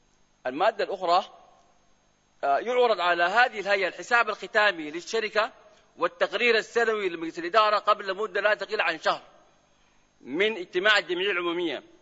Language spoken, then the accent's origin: Arabic; Sudan; حقيقة التأمين الإسلامي عندنا في السودان له مبادئ